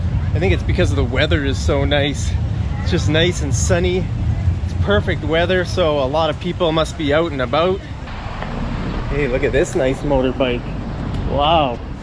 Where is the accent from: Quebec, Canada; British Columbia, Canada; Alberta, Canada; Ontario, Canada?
Alberta, Canada; Calgary; I don't know anything about Calgary, even though I'm from Calgary.